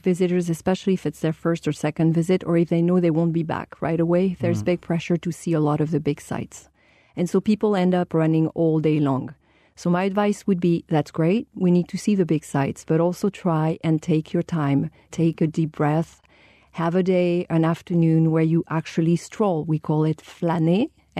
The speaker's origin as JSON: {"language": "English", "town": "Paris", "region": "Île-de-France", "country": "France", "tie": "born or raised there", "also_born_or_lived": "United States", "said": "I was born in France, but I'm also an American citizen."}